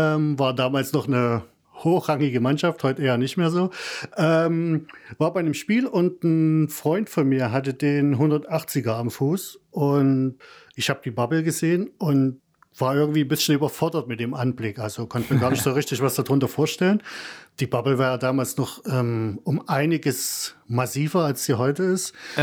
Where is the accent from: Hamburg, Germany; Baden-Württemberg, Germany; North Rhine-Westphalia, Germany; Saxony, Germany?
Saxony, Germany; Leipzig; now in Berlin, Germany; Bin gebürtiger Leipziger, was man sicherlich auch in dem einen oder anderen Moment krass hören wird. Wohne jetzt seit ein paar Jahren in Berlin.